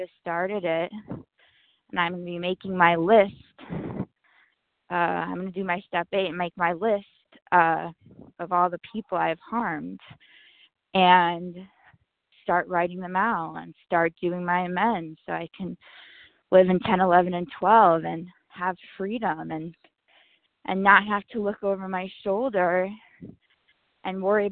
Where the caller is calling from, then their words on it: Los Angeles, California, United States; I'm calling from Los Angeles.